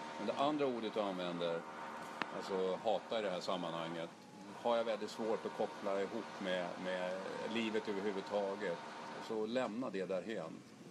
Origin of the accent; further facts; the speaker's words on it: Kalmar, Kalmar County, Sweden; born there; ni vet ju att jag är född i Kalmar. Så jag har ett favoritlag i kroppen och det är Kalmar AIK där min far spelade och vi växte upp och allt det där. Nej, men jag är uppväxt i Djurgården.